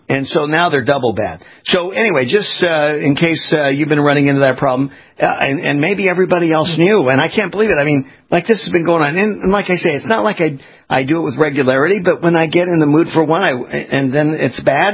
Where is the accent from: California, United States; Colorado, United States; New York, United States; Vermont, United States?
California, United States; now in Florida, United States; I grew up in California, never had a problem.